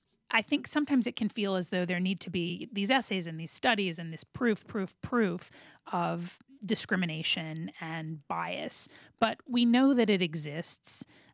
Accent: Georgia, United States; I'm from Georgia, and Stacey Abrams is running to be the first Black woman governor in the country.

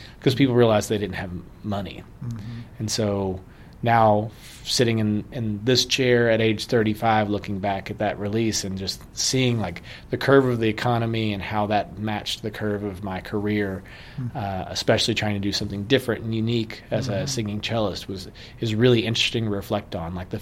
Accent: Kentucky, United States; It was a cool place to grow up, and I think that a huge part of my identity as a musician is tied to being from Kentucky

